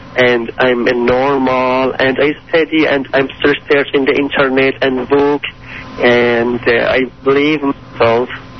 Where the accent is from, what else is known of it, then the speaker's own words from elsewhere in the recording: Shiraz, Fars, Iran; English is a second language; moved away as an adult; also born or lived in Turkey; And I born in Shiraz and I grew up in Shiraz. And 1 year ago, in 4th of March 2005, I escaped from Iran to Turkey.